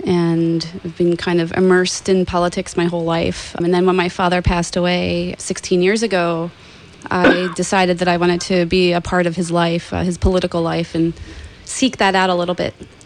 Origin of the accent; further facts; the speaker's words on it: Philadelphia, Pennsylvania, United States; Well, okay, so I'm originally from Philadelphia.